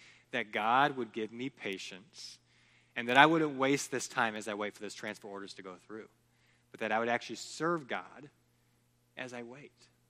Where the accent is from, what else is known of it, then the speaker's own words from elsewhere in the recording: Lima, Peru; I grew up in Lima, Peru, which was 8 million people.